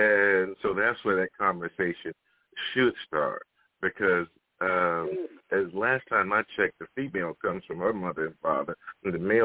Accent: Chicago, Illinois, United States; I grew up on 5525 South Lafayette, Chicago, Illinois. 60625.

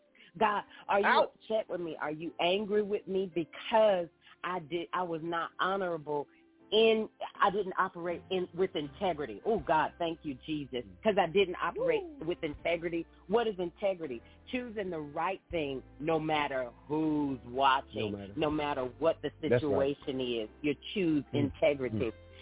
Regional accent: Augusta, Georgia, United States; I'm from Augusta, Georgia. That's my hometown. Born and raised, I went to church in Columbia County, which was probably about 15 minutes outside of Augusta.

